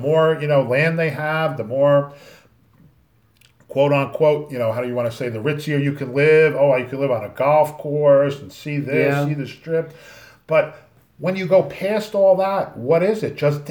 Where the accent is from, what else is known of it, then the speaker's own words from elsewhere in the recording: East Coast, United States; I'm from the East Coast, the same thing.